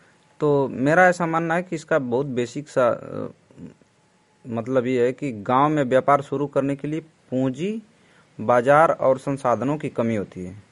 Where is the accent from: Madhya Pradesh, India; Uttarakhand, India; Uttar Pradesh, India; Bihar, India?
Uttar Pradesh, India; Marda; और मैं उत्तर प्रदेश के जनपद गाजीपुर में मरदा ग्राम पंचायत का रहने वाला हूँ। मेरे एरिया का पिन कोड है 23 32 26।